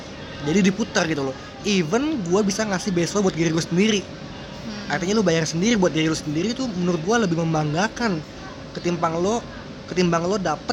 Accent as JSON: {"language": "Indonesian", "country": "Indonesia", "said": "Nah, startup ini cuman gua loh orang Indonesianya gitu."}